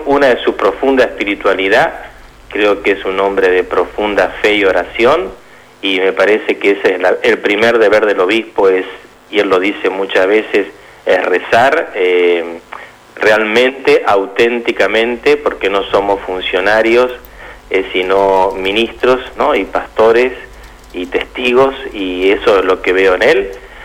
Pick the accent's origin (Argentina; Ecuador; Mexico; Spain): Argentina; Rosario, Santa Fe; hace 11 años que no estoy, así bien. Que tendré que meterme de a poquito, ¿no? Pero sí, bueno, sí, soy santafesino, rosarino, así que para mí es una alegría grande volver a la provincia.